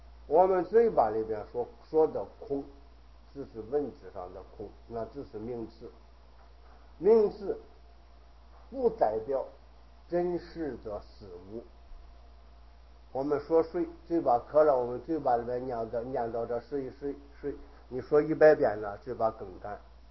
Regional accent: Henan, China; accent: Henan dialect; 我是河南人，说的一口河南话

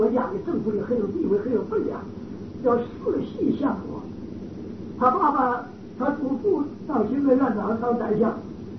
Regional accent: China; 可是我们中国人好简单。

